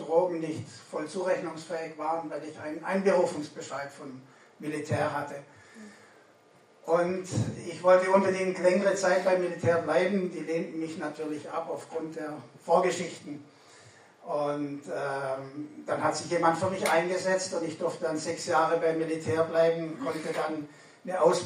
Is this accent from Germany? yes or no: yes; Ravensburg, Baden-Württemberg, Germany; also born or lived in Montreal, Canada; Ich bin geboren in Montreal, Kanada, bin da bis zum 7. Lebensjahr aufgewachsen, weil meine Eltern dorthin gezogen sind und mein Vater dort gearbeitet hat. Dann sind wir zurück nach Ravensburg.